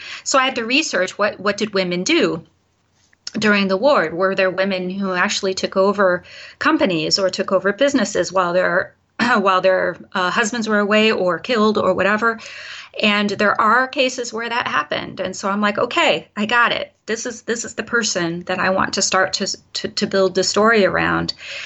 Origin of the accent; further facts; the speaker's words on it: Detroit, Michigan, United States; now in Germany; I come from an industrial family myself. I'm from Detroit. Or the Detroit area, to be technical about it, and the car industry, and, you know, so grew up around factories and things like that.